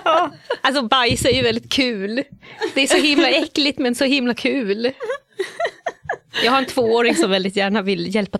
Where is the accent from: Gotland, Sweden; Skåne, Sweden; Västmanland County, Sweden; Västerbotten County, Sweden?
Gotland, Sweden; accent: Gotlandic; jag är uppvuxen på landsbygden på Gotland. Jag kan prata gotländska, men jag gör det bara om jag pratar med någon annan som pratar gotländska.